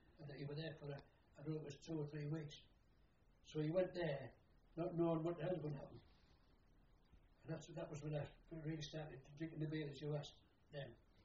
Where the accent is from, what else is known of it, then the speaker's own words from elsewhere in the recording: Scotland, United Kingdom; Because with being Scottish, and being able to go what they call guttural, the German language, loch